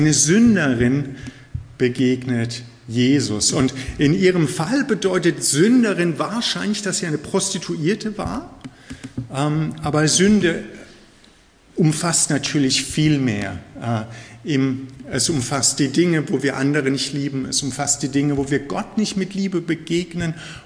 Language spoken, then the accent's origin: German; Germany; ich bin Deutscher, aber unsere Heimat im Missionarssinne ist ja Australien.